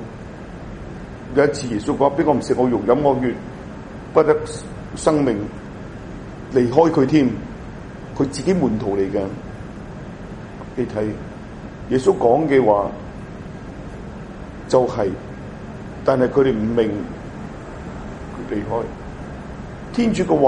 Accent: China; 我想這個中間路線不等於我們中國人所說的中庸之道

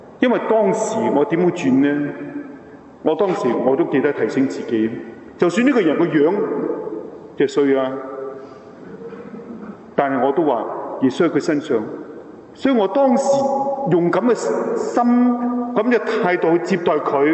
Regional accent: China; 我经常想我是中国人，他是阿根廷人，我是这样比较

